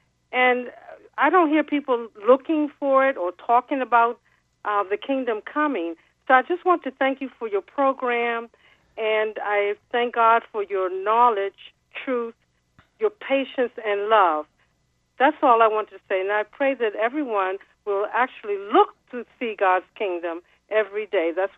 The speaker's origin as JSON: {"language": "English", "town": "Washington", "region": "District of Columbia", "country": "United States", "lives_now": "Durham, United States", "said": "Hello, this is … I'm from Washington, D.C."}